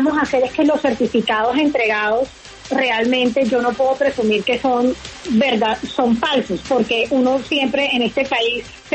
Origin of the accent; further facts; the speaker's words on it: Barranquilla, Atlántico, Colombia; soy barranquillera, sé que tenemos que fortalecer nuestro canal de Telecaribe